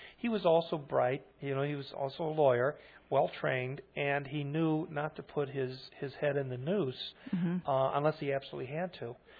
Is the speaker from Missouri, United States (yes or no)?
yes; St. Louis, Missouri, United States; he found out I was from St. Louis